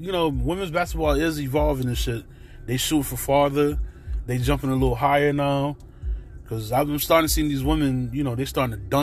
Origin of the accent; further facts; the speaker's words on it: Connecticut, United States; If you don't know me, I'm from Connecticut. Been a UConn fan all my life.